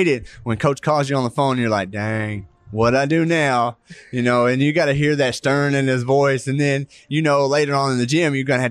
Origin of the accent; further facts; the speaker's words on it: Arkansas, United States; just the fact that I'm from Arkansas, I come from a logging background. I'm pretty much a nobody here, you know